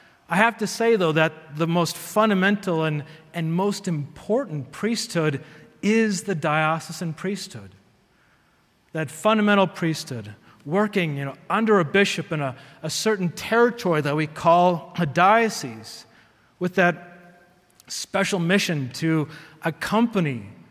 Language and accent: English; Wisconsin, United States; now in Denver, United States; So I've been here, and well, I'm from Wisconsin. I came here and entered seminary.